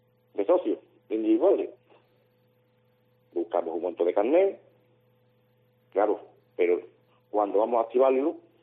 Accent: Lebrija, Andalusia, Spain; como te comento, somos de Lebrija

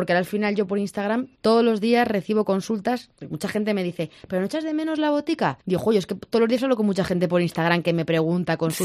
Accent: Belmonte, Castilla-La Mancha, Spain; yo soy de Cuenca, yo soy uh-huh. de Belmonte, Cuenca, y yo tenía una farmacia rural en un pueblo de 500 habitantes

